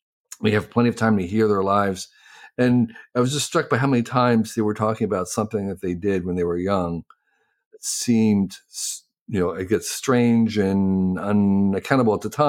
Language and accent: English; New Jersey, United States; there was a transparency that was uncommon for growing up in New Jersey, which was a sense of privacy being very, very different.